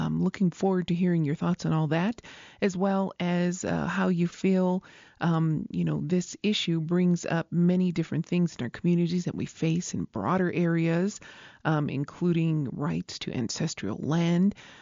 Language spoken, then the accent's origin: English; Isleta Pueblo, New Mexico, United States; from Isleta Pueblo